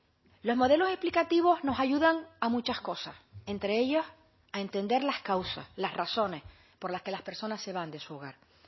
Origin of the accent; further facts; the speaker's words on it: Canary Islands, Spain; mi comunidad autónoma, mi tierra, Canaria